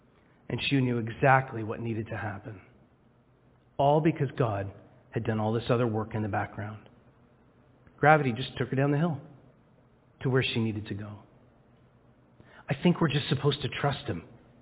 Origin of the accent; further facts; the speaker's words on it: Scarborough, Ontario, Canada; I grew up in Scarborough, very close to Victoria Park and Lawrence.